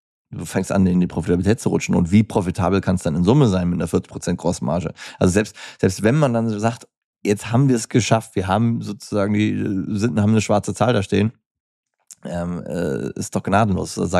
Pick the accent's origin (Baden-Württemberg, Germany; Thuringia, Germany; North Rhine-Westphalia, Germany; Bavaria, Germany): North Rhine-Westphalia, Germany; Hürth; Ich komme aus Hürth bei Köln.